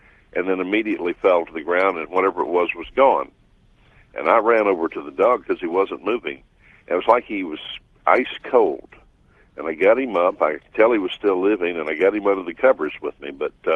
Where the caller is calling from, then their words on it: South Carolina, United States; South Carolina.